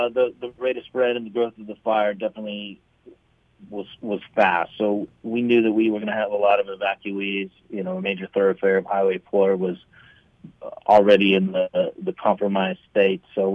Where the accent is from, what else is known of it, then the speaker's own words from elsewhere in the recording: San Andreas, California, United States; and all my family is from here. So I grew up right here in San Andreas, California. So it's kind of a returning home after 22 years away